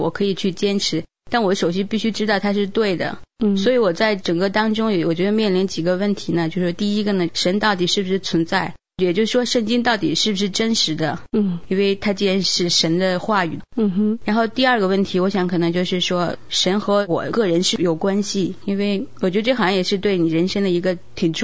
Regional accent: China; now in United States; 刚开始就想觉得我们都是中国人嘛，虽然远渡重洋来到美国

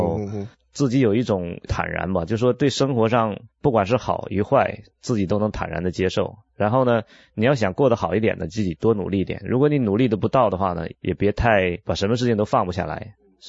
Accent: Jilin, China; now in United States; 我是从中国大陆的吉林省来的。

